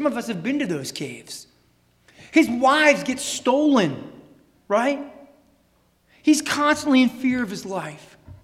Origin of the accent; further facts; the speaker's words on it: Connecticut, United States; I grew up in Connecticut. My dad and parents did well. Spent my summers in Nantucket.